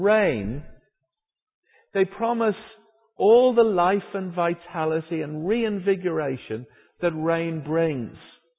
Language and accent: English; Ireland; because I come from Ireland, as you may have detected in my accent.